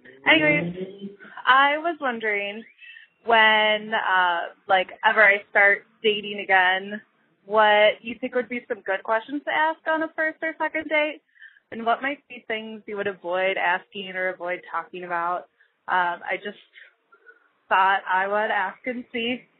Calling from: Chicago, Illinois, United States; I'm calling from Chicago.

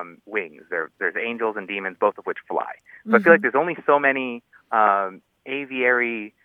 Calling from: San Diego, California, United States; I'm calling from San Diego.

